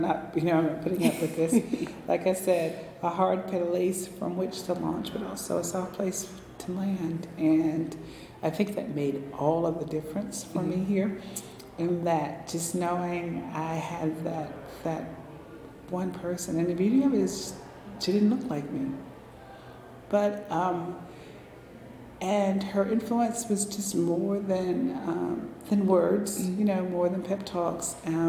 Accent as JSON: {"language": "English", "town": "Monroeville", "region": "Alabama", "country": "United States", "tie": "born or raised there", "lives_now": "Greenville, United States", "said": "I grew up in Monroeville, Alabama. I currently live in Greenville, Mississippi."}